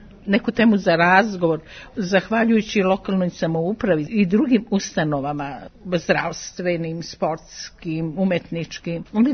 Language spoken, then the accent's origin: Serbian; Leskovac, Jablanica District, Serbia; Pa mi smo došli petoro iz Leskovca